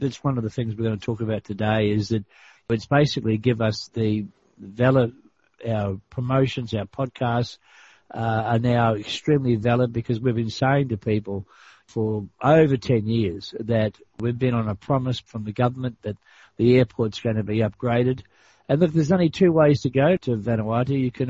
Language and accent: English; New Zealand; I come from New Zealand originally.